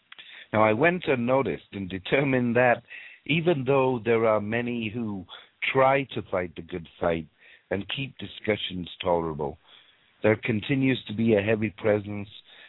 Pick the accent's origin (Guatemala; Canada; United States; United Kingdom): Canada; as a Canadian, I am very cognizant of the connection our countries share.